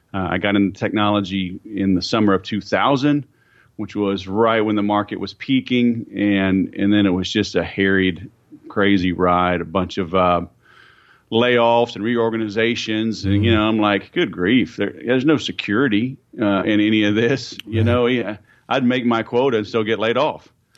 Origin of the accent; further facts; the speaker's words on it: Louisiana, United States; I'm originally from Louisiana, and it was called Southern Social Media.